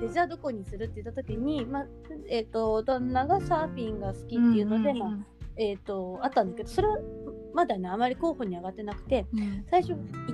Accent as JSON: {"language": "Japanese", "region": "Tokyo", "country": "Japan", "tie": "born or raised there", "said": "要はずっと私東京生まれで東京育ちで、何もそこに対して疑問も感じていなかったのね"}